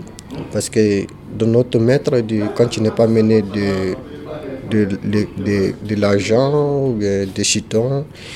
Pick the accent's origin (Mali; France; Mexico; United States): Mali; Kalbankoura; French is a second language; moved away; Oui, pendant le voyage, j'en ai perdu parce que au Mali, je suis vivre avec ma mère. Je suis à Kalbankoura.